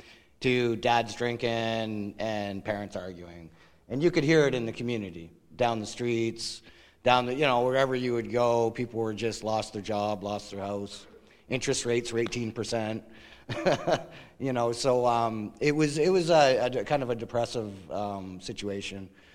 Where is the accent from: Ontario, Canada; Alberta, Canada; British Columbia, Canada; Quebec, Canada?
Ontario, Canada; Brantford; I grew up in Brantford, Ontario in the 70s, in the 80s.